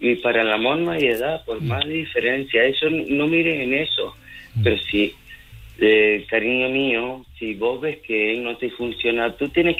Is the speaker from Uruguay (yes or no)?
yes; Uruguay; yo soy uruguayo, ¿viste? Y entonces hablo así medio rápido